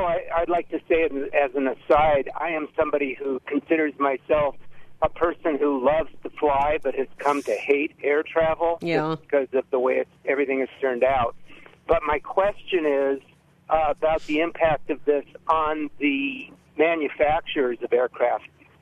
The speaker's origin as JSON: {"language": "English", "town": "La Crosse", "region": "Wisconsin", "country": "United States", "said": "From La Crosse."}